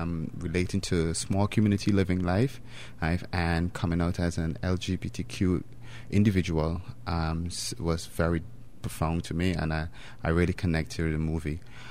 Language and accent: English; Guyana; I'm from Guyana, small, very small country.